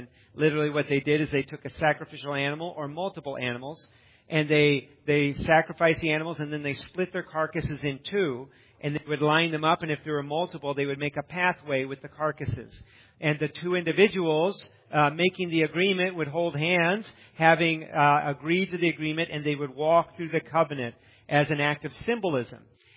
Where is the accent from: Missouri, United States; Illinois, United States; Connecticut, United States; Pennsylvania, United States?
Missouri, United States; Hannibal; born there; I was born in Hannibal, Missouri. I did grow up hearing about signing it in blood